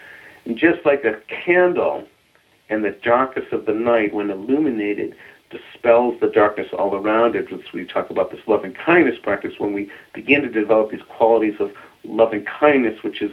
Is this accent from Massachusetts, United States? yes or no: yes; Boston, Massachusetts, United States; When I was 16 years old, I grew up in the Boston area